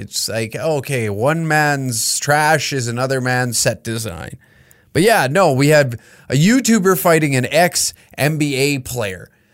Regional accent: Taber, Alberta, Canada; Cornfest in my hometown of Taber, Alberta, was created in this episode.

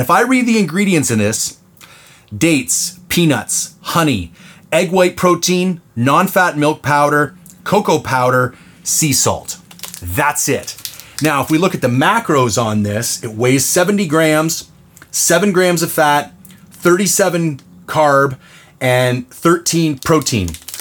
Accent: Canada; It's the most practical and affordable option for me as a Canadian.

